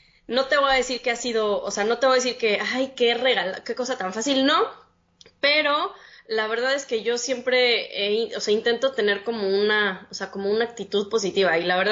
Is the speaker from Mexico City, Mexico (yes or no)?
yes; Mexico City, Mexico; moved away as an adult; now in San Pedro Sula, Honduras; soy health coach y coach en cambio de hábitos. Tengo 2 años ahorita viviendo en Honduras, en San Pedro Sula. Soy de la Ciudad de México.